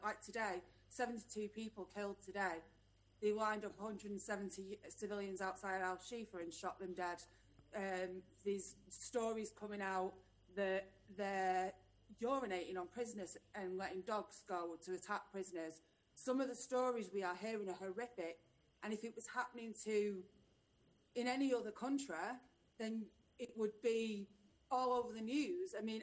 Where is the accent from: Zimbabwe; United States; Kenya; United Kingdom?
United Kingdom; Sedgley Park, North West England; I grew up in Sedgley Park, which is a majorly Jewish area. I went to a Catholic school.